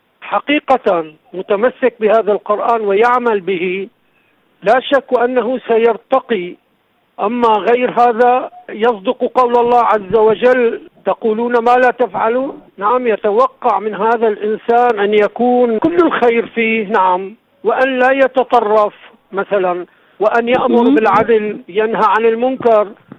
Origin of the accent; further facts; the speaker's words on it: Damascus, Damascus Governorate, Syria; أنا من سوريا دمشق، منطقة حي الإمام زين العابدين عليه السلام، متزوج، عملي أنا حر، أنا أقود عربة ثقيلة للنقل.